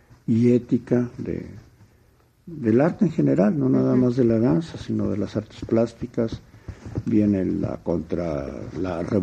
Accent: Mexico City, Mexico; yo soy urbano, yo nací, soy de Feño, nací aquí en la Ciudad de México. Ahora, yo vengo de una raíz liberal … ahijado de Camilo Arriaga, que son liberales

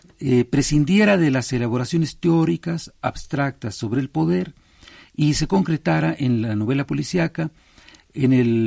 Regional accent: Tijuana, Baja California, Mexico; Es que yo soy de Tijuana

